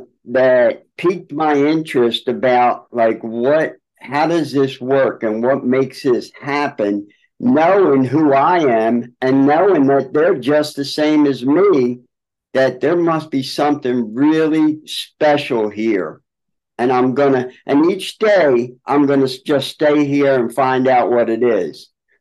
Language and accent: English; Philadelphia, Pennsylvania, United States; I'm from Greater Philadelphia region.